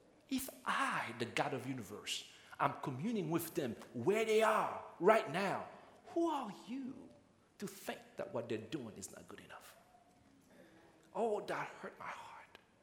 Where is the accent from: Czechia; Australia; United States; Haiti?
Haiti; I was born and raised in Haiti.